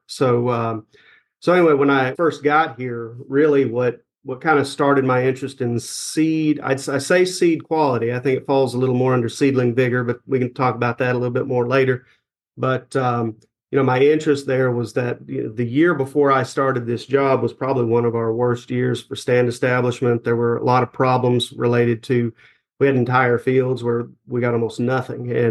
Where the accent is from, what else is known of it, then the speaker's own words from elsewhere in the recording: Arkansas, United States; now in Tifton, United States; Yeah, so I'm actually originally from Arkansas, and my bachelor's and master's was in biology